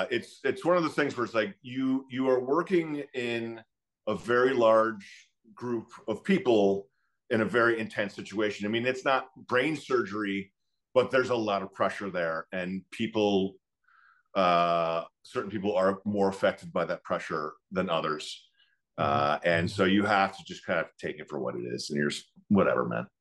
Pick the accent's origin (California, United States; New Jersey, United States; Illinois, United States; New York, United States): New York, United States; New York City; I grew up in New York City in the East Village.